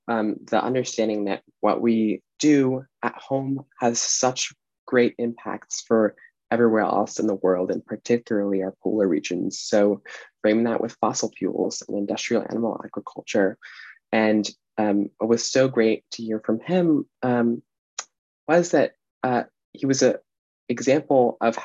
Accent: Connecticut, United States; I also grew up on the coast, and I grew up in Connecticut in the US

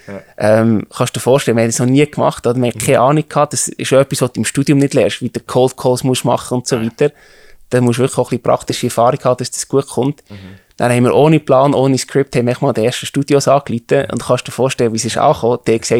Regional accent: Bern, Switzerland; Ich bin im Emmental aufgewachsen, habe in St. Gallen studiert, bin immer auch zwischen Bern, Zürich und St. Gallen unterwegs gewesen

